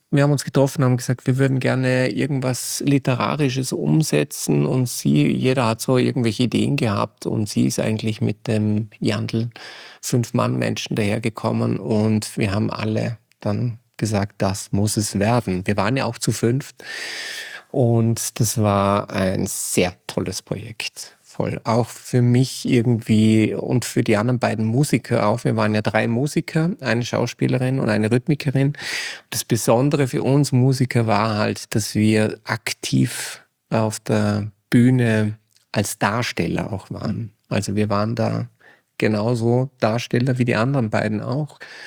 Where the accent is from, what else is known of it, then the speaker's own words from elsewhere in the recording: Dornbirn, Vorarlberg, Austria; Also, ich bin in Dornbirn aufgewachsen und da steht auch das Elternhaus.